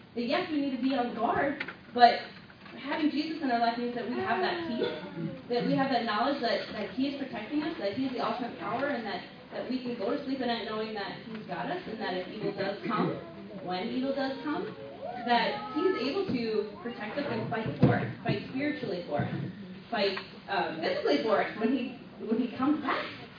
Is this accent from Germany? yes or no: yes; East Berlin, Berlin, Germany; I grew up in East Berlin.